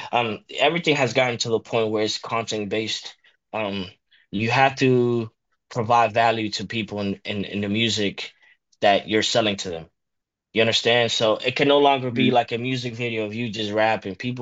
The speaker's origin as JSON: {"language": "English", "country": "Dominican Republic", "said": "I was raised Catholic, you know what I mean? So I'm Dominican, so I come from the Dominican Republic in the Caribbean. It's an island in the Caribbean. And I was raised Catholic up until 2015."}